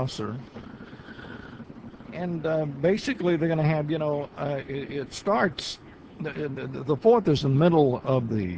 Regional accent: Muskogee, Oklahoma, United States; In fact, the Muskogee Phoenix here in my little town, my hometown of Muskogee, Oklahoma, had a big editorial about Roswell this morning.

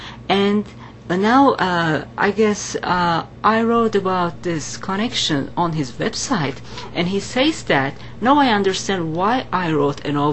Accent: Istanbul, Turkey; English is a second language; I am from Istanbul. Istanbul is by the sea, by the water

